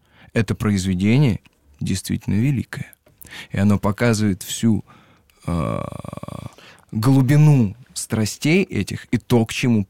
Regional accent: Penza, Penza Oblast, Russia; Я из Пензы

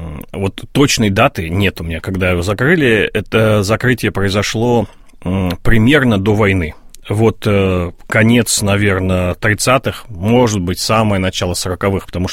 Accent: Moscow, Russia; а я сам 79-го года, и меня с нуля лет туда возили, для меня это такая, хоть я коренной москвич, но для меня это вторая родина.

